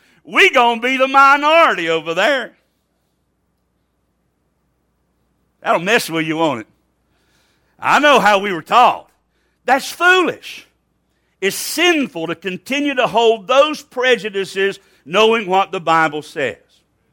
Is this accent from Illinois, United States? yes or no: no; Alabama, United States; I was raised in Alabama in the 1960s and 1970s. I was there during desegregation. I was there during race riots.